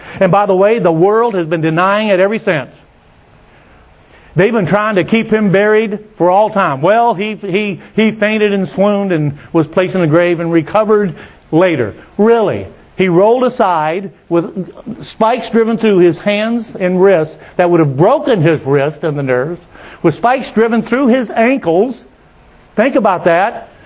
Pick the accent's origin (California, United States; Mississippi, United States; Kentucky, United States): Mississippi, United States; comes from Lawrence, which I'm from Mississippi. They would have never named one of their children Lawrence in Mississippi.